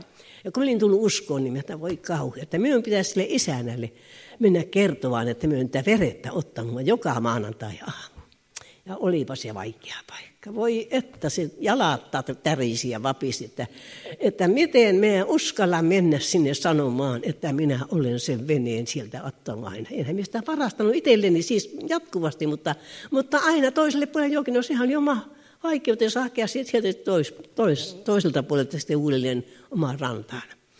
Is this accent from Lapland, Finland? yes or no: yes; Tervola, Lapland, Finland; Minä olin Leppävirralla, siellä tulin uskoon. Minä olin lähtöisin Tervolasta ja minun työpaikkani oli Kemissä siihen aikaan ollut aikaisemmin.